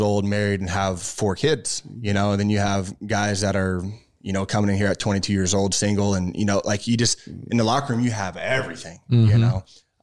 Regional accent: Kansas City, United States; So obviously, everybody on the team knows I was from Kansas City.

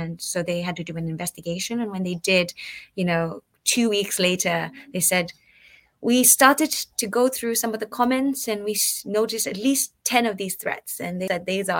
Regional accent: Canada; it was actually shocking to have that sort of experience as a Tibetan Canadian, like as a Canadian citizen.

